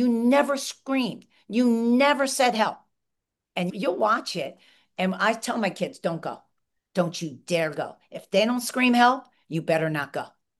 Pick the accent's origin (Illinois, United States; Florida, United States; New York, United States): New York, United States; Where I'm from New York, so it's blah, blah, blah.